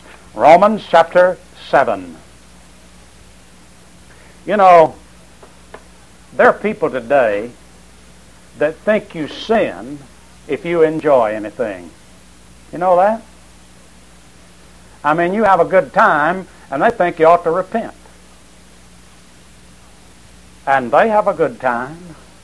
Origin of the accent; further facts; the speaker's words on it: Elba, Alabama, United States; when I was a young person, I was raised up in Coffee County, Alabama, Elba, Alabama.